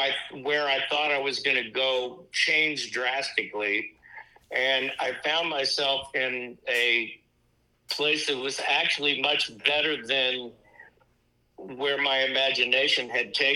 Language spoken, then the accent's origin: English; Kansas City, Missouri, United States; Growing up in Kansas City, go Chiefs.